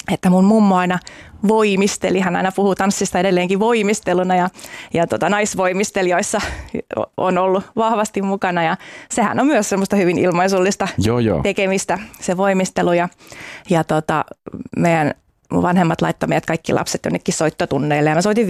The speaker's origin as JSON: {"language": "Finnish", "town": "Vantaa", "region": "Uusimaa", "country": "Finland", "tie": "born or raised there", "said": "No mä Vantaalta olen alun perin kotoisin, siellä asuttiin perheen kanssa."}